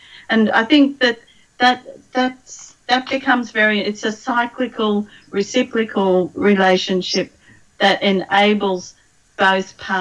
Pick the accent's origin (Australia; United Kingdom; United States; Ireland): Australia; as an Australian